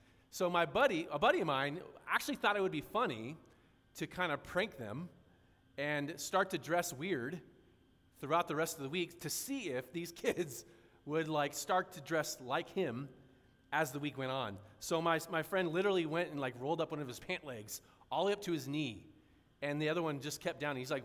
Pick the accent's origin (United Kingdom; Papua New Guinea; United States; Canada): United States; San Diego, California; I'm from San Diego originally, so we kind of had the luxury of going to a lot of cool places.